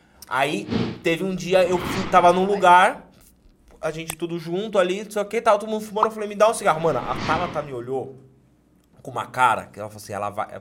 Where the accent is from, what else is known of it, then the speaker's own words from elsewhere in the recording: Bragança Paulista, São Paulo, Brazil; born there; Nasci em Bragança, mas fui registrado em Atibaia